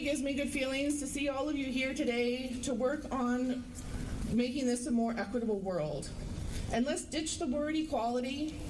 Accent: British Columbia, Canada; I'm from Musqueam, and my pronouns are she, her, and hers.

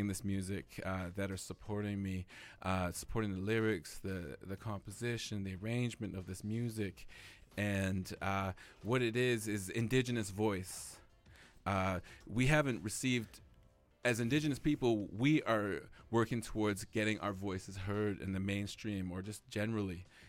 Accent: British Columbia, Canada; I'm from the Nitsitibi and Anishinaabe Indigenous peoples, and I'm born and raised here on this beautiful Coast Salish territory, Haichgosiam

